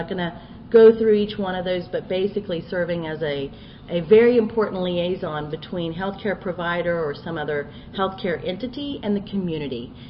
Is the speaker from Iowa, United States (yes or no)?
no; West Virginia, United States; as I mentioned, I'm from West Virginia